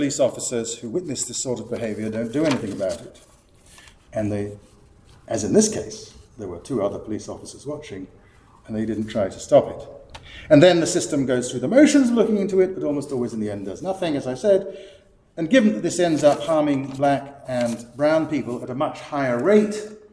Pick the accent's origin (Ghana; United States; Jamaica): Ghana; I saw that as a child growing up in Ghana.